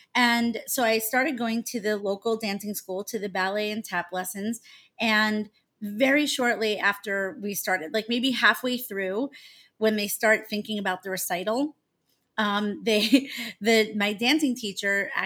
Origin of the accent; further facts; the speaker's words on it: Long Island, New York, United States; So I grew up on Long Island in New York.